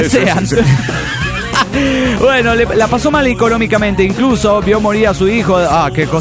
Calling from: Buenos Aires, Argentina; de Buenos Aires, Argentina.

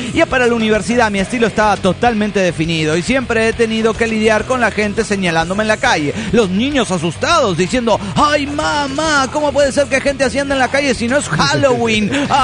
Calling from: Ibarra, Imbabura, Ecuador; de Ibarra, Ecuador.

